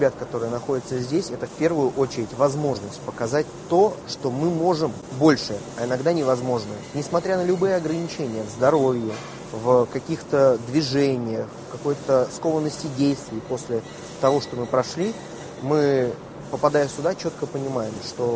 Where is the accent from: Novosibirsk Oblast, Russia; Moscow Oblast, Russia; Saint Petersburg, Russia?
Moscow Oblast, Russia; Я из Московской области.